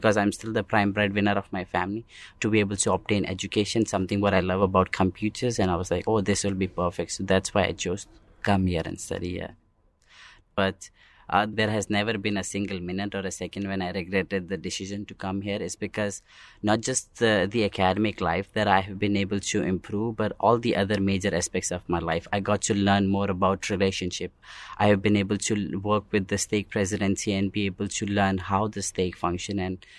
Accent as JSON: {"language": "English", "town": "New Delhi", "region": "Delhi", "country": "India", "said": "I'm from India, New Delhi."}